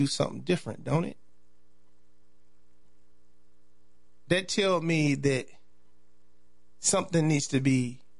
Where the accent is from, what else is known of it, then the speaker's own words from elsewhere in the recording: Chicago, Illinois, United States; Well, I'm born and raised in Chicago. It's been a Democratic city and a Democratic state my whole life.